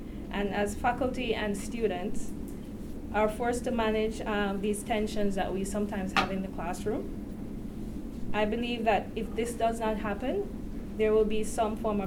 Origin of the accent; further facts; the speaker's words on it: Jamaica; moved away as an adult; also born or lived in United States; I am an immigrant. I was born in the States but raised in Jamaica. I did my first degree there. I came to this country 10 years ago.